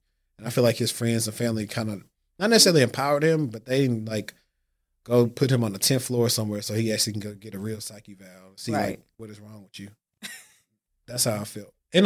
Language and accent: English; Louisiana, United States; I'm from Louisiana.